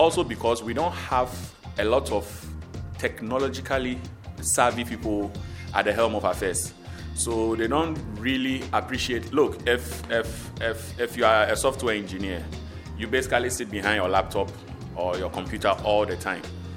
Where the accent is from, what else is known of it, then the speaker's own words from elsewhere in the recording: Ghana; In the country, born and bred in Ghana I've been doing tech professionally since 2004 till now.